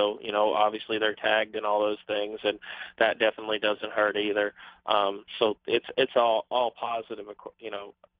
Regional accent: Indiana, United States; I'm from Indiana, and, you know, if you don't name basketball as number one, they might kick me out of the state.

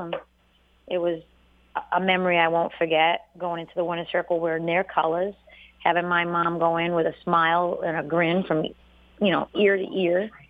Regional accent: New England, United States; I'm from New England, so it's even more home.

